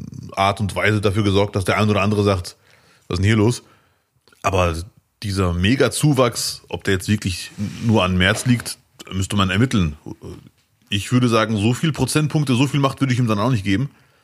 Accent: Morocco; now in Duisburg, Germany; Ich bin Marokkaner, der in Duisburg lebt.

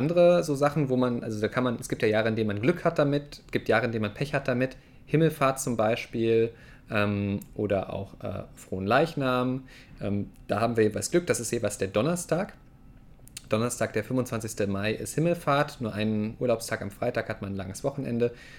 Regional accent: Saxony, Germany; now in North Rhine-Westphalia, Germany; ich komme ja aus Sachsen ursprünglich, da ist das auf jeden Fall ein Feiertag.

